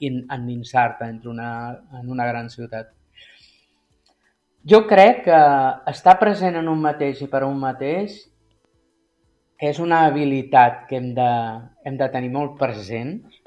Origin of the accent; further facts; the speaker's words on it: Catalonia, Spain; now in Barcelona, Spain; Que venim de l'Empordà i ens plantem a Barcelona, clar, rebem xocs